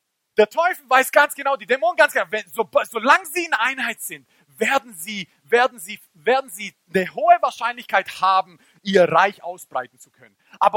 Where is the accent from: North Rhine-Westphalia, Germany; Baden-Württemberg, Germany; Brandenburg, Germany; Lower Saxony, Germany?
Baden-Württemberg, Germany; accent: Swabian; Ich bin am Fuße der Schwäbischen Alb aufgewachsen, so ich kann auch schwäbeln.